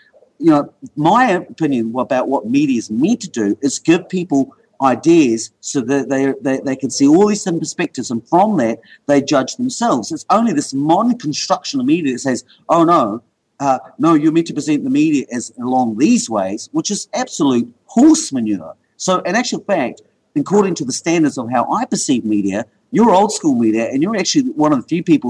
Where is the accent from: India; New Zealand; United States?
New Zealand; because that's what being a Kiwi is actually all about. And this is why we get to fly that flag